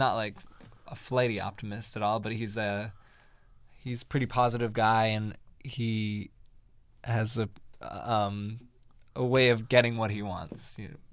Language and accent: English; Rhode Island, United States; moved away; I'm from Rhode Island originally, and I live in New York now.